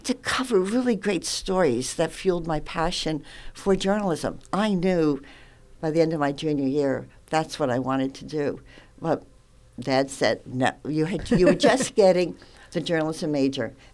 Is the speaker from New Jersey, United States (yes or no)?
yes; Phillipsburg, New Jersey, United States; I grew up in Phillipsburg, Warren County.